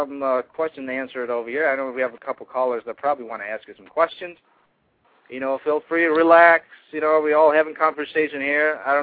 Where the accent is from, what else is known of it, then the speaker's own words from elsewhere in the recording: Philippines; I'm Filipino, right? I can speak differently, like Tagalog, which is similar to, you know, Spanish, well, you know, about maybe 35% of that, but not as Spanish